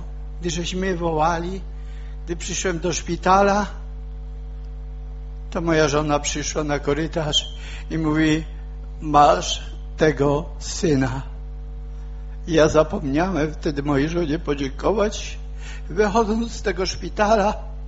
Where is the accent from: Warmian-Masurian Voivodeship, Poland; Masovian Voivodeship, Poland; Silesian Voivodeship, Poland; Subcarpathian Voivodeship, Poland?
Silesian Voivodeship, Poland; Bielsko-Biała; a że pochodzę z Bielska, jeszcze był sklep tam na mieście, i pojechałem do Bielska, do mojej mamy.